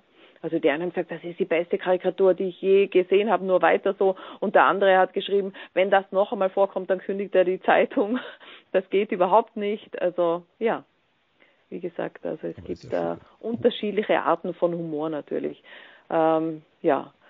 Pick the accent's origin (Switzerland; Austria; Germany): Austria; das kommt nicht überall gut an, wenn man als Österreicher dann für Deutschland sich freut.